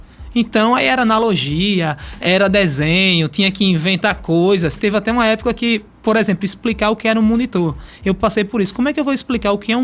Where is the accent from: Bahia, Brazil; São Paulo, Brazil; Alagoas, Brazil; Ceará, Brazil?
Alagoas, Brazil; Maceió; que eu sou de Maceió, Alagoas, né?